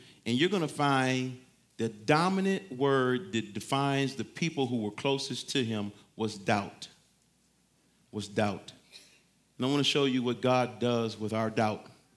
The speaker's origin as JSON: {"language": "English", "town": "Detroit", "region": "Michigan", "country": "United States", "tie": "born or raised there", "said": "at least it was for me as a young man growing up in Detroit. I was about to say Detroit's inner city, but the whole thing seemed like it's just city, Detroit."}